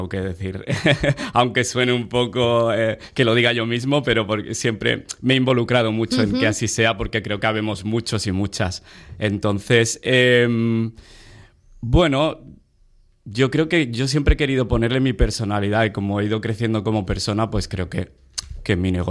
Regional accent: Barcelona, Catalonia, Spain; also born or lived in Netherlands; Yo soy de Gracia, de Barcelona, siempre he venido mucho a Sitges y, bueno, nunca me he desvinculado de Sitges, aunque he vivido en otros países como Holanda y en ciudades como Ámsterdam.

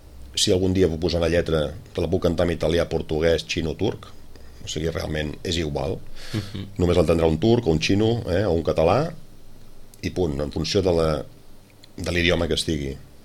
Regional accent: Terrassa, Catalonia, Spain; perquè sóc de Terrassa

